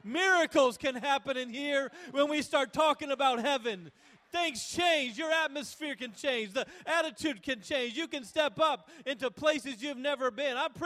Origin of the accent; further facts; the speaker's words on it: Alaska, United States; Yes, I grew up in Alaska, so cold is not unforeign to me.